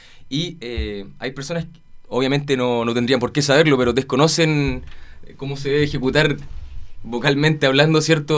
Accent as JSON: {"language": "Spanish", "town": "Concepción", "region": "Biobío", "country": "Chile", "lives_now": "Osorno, Chile", "said": "Bueno, yo soy de Concepción y llegué el año pasado a Osorno"}